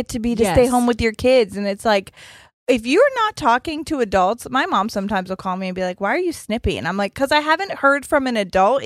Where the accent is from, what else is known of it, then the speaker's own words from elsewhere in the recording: Texas, United States; I'm originally from Texas.